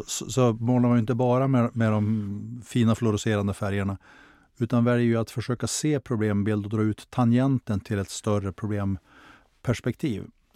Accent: Skellefteå, Västerbotten County, Sweden; sen stadsdelen där jag växte upp i Skellefteå

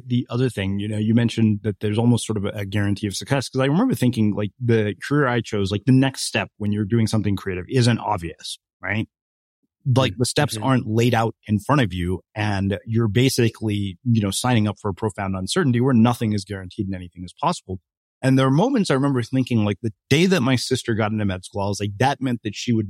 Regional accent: India; I'm Indian

